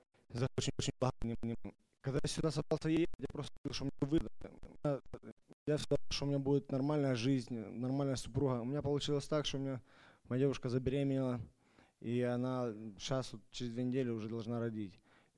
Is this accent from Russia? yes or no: no; Everett, Washington, United States; я из Эверета.